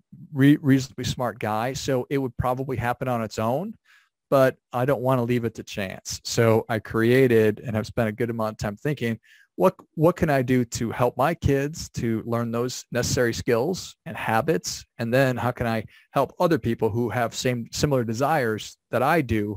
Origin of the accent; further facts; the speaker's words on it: Minnesota, United States; I learned a lot growing up in Northern Minnesota, somehow became a tennis player